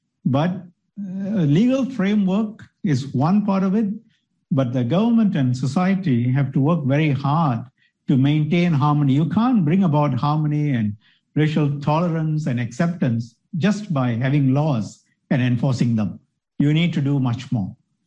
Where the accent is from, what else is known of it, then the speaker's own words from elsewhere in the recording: Singapore; But beyond that, we are also Singaporeans.